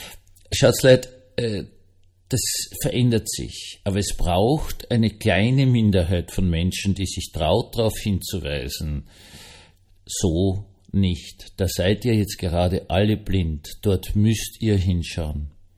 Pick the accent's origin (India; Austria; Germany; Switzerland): Austria; ich als Österreicher ist es anders geworden.